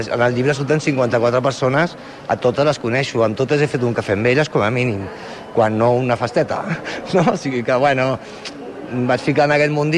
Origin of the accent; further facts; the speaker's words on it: Catalonia, Spain; jo soc catalana